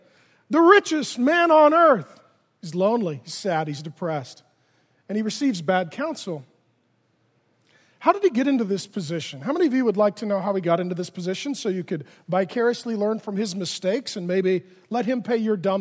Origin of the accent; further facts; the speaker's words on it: Ireland; All right, I'm Irish. I always say we have two emotions, asleep and angry.